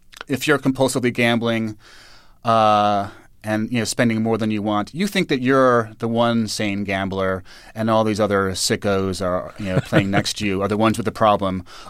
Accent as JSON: {"language": "English", "town": "New York City", "region": "New York", "country": "United States", "tie": "born or raised there", "said": "I think maybe just growing up in New York in terrible 1970s New York that was dirty, covered in graffiti, garbage strewn everywhere"}